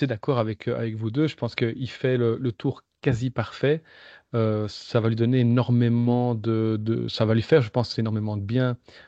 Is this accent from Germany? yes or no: no; Belgium; on espérait, en tant que Belge, le voir troisième